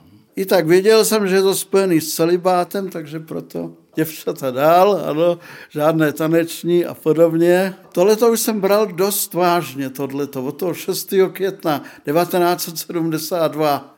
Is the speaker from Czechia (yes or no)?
yes; Prague, Czechia; Praha, byť je to moje rodné město